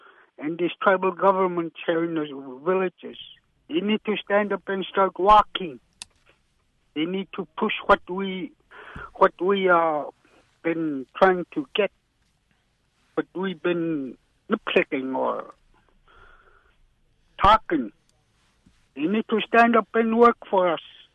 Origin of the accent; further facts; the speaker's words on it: Alaska, United States; I love the world. I love Alaska. This is my hometown.